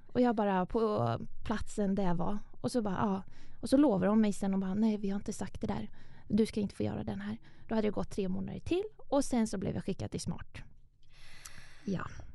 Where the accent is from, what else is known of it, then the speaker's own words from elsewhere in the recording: Stockholm, Stockholm County, Sweden; jag är 21 år gammal och jag kommer från Stockholm.